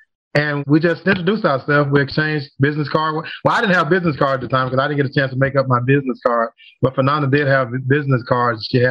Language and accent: English; Jackson, Mississippi, United States; We're from Jackson, Mississippi, it's about 40 minutes to the west.